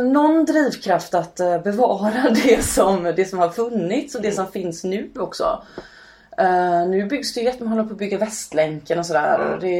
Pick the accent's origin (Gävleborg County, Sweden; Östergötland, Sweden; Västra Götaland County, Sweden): Västra Götaland County, Sweden; Hyssna; also born or lived in Gothenburg; Jag är ju egentligen från landet. Så jag har bott i Göteborg sedan jag var 16 och gått i skola där sedan 13.